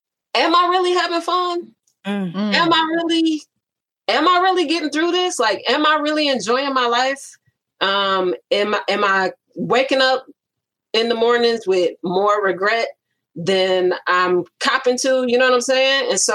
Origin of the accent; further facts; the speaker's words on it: Milwaukee, Wisconsin, United States; also born or lived in Chicago; I'm originally from Milwaukee, and Midwest. You know, Chicago is right down the street. Okay. And so just have visited Chicago often, but then I moved there for graduate school.